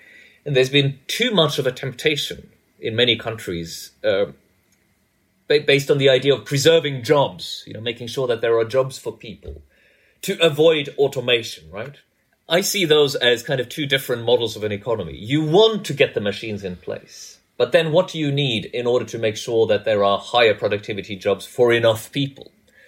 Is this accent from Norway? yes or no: yes; Norway; You're right to bring up that I grew up in Norway and, you know, Norway or Scandinavia in the late 70s, early 80s when I was a child